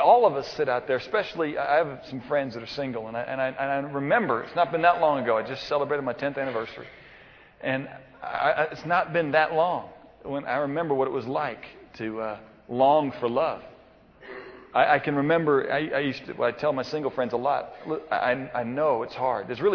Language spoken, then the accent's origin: English; Missouri, United States; See, I grew up in Missouri, and we had a change of season.